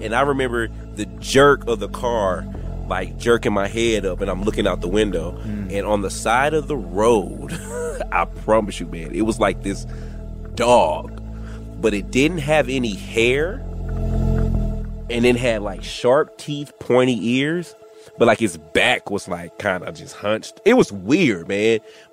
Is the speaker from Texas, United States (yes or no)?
yes; Dallas, Texas, United States; So, y'all know I'm from Texas.